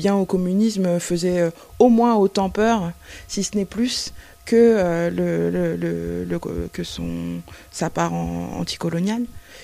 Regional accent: Senegal; moi j'ai grandi au Sénégal. J'allais dans une librairie à Dakar qui s'appelle Les Quatre Vents

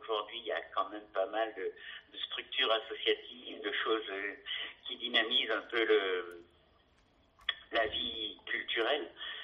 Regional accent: La Côte-Saint-André, Auvergne-Rhône-Alpes, France; je m'occupais d'une galerie dans mon bled, à la côte Saint-André, dans l'Isère.

